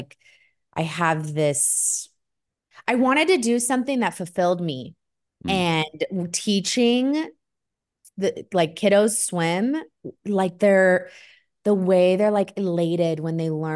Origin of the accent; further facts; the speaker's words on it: Kerman, California, United States; So I grew up in Kerman, California. It's about 30 minutes away from Fresno. It's a small town.